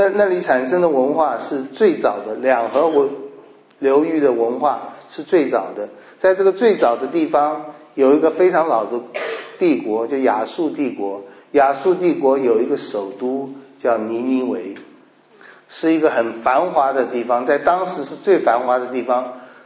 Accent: Taipei, Taiwan; 各位可能在中国大陆比较少看到这种情形，我在小时候在台北还看得到

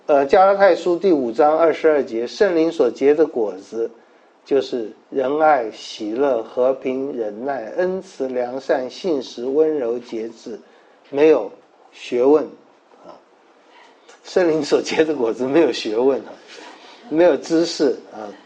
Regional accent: China; 我们中国人也会说这句话嘛

